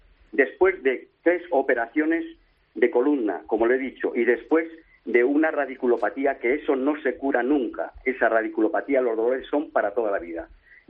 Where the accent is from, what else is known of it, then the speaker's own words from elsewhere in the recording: Soria, Castile and León, Spain; Aquí en Soria, porque yo soy de Soria, yo soy castellano y muy claro hablando